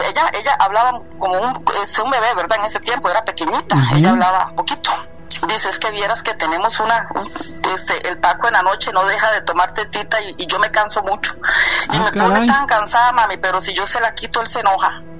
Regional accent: Costa Rica; born there; En mi país natal.

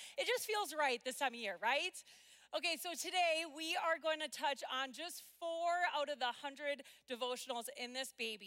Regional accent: Minnesota, United States; one thing you got to know about me, besides I'm a Minnesotan, besides that I call soda pop and casseroles hot dishes, and I drag out the word boat into 3 syllables

